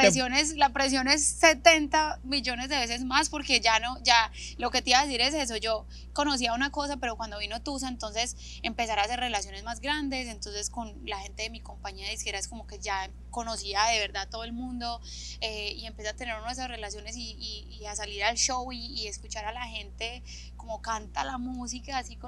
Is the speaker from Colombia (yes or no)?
yes; Colombia; como a mí me gusta, o como buena colombiana, a mí me gusta atender a mi hombre.